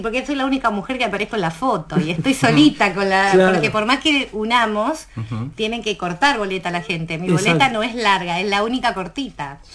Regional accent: Rosario, Santa Fe, Argentina; soy nacida en Rosario, soy santafesina

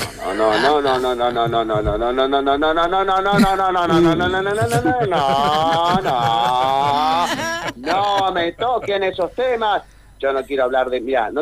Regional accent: Argentina; Somos argentinos.

